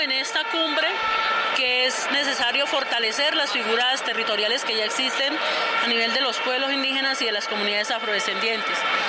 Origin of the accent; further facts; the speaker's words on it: Colombia; digamos como colombianos y como colombianas que seamos.